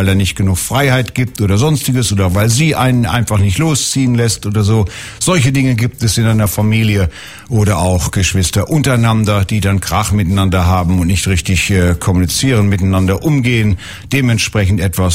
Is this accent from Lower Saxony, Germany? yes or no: yes; Lower Saxony, Germany; Bei uns in Norddeutschland, ich bin in Norddeutschland groß geworden, im Emsland